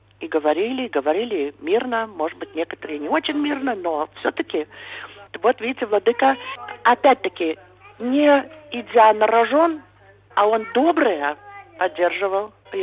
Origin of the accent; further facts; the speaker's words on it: United States; И узнав, что мы из Америки, нам там монахи говорят